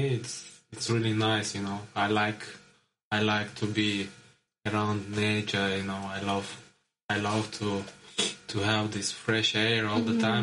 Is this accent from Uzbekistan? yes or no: yes; Uzbekistan; English is a second language; now in Vilnius, Lithuania; And I'm from the Uzbekistan, mm-hmm. the sunny country.